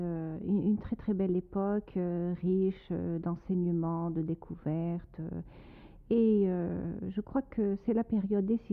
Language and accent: French; Algeria; je voulais absolument l'éditer chez moi en Algérie.